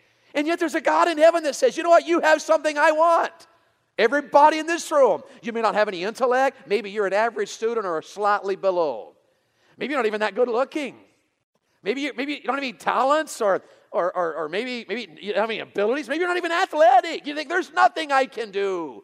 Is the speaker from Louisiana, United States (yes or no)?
no; Tennessee, United States; Lord, I'm from Tennessee. I don't speak English. And in those days, I didn't, and we were from the mountains, and we were poor.